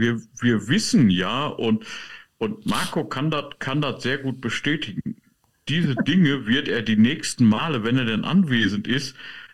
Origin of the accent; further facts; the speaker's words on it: Germany; Aber genau deswegen bin ich ja Deutscher.